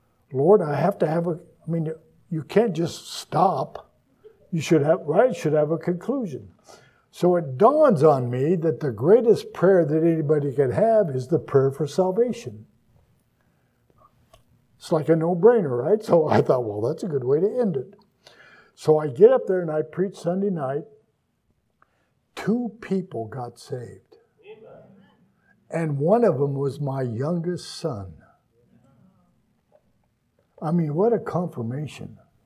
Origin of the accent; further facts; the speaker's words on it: Victor, Colorado, United States; I was going to go to my hometown in Colorado where I was raised as a boy for the summer.